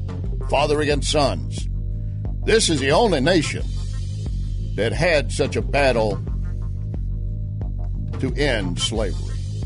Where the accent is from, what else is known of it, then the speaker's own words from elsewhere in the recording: the South, United States; I'm from the South. I know exactly what it means.